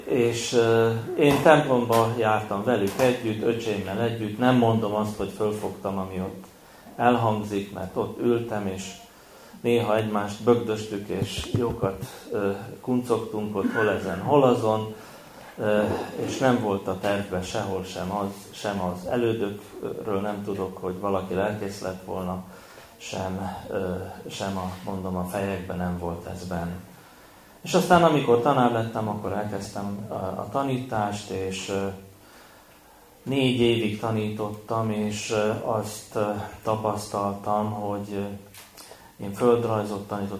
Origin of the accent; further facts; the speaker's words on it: Vönöck, Vas, Hungary; also born or lived in Celldömölk; Én egy Vas megyei kis faluban, Vönöckön születtem, még 1959-ben, és ott is hát nem ott születtem, Celdömölkön, ott van a kórház, de ott nevelkedtem Vönöckön.